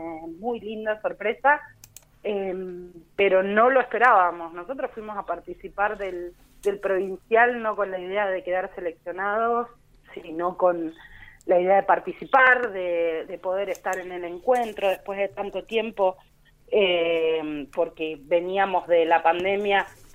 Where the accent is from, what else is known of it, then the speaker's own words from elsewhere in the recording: Río Colorado, Río Negro, Argentina; now in Bariloche, Argentina; En realidad, o sea, yo soy de Río Colorado, vivo en Bariloche ya hace muchos años.